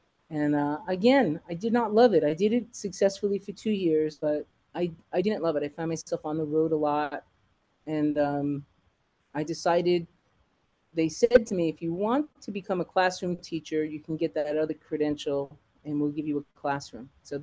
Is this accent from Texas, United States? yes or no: no; New York City, New York, United States; I mean, I grew up in New York all my life. I came out at the age of 16. Anyone coming out in New York City comes out in Greenwich Village.